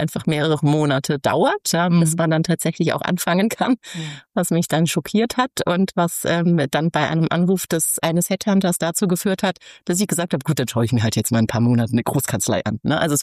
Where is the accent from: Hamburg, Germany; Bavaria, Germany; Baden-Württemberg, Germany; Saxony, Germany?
Bavaria, Germany; Munich; Und die sind bei mir schlichtweg als Münchner Kindl hier in München.